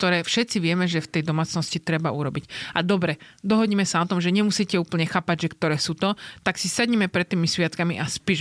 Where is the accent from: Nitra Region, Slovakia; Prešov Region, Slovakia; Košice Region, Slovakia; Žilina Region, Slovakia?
Žilina Region, Slovakia; Žilina; A je len náhoda, že som zo Žiliny.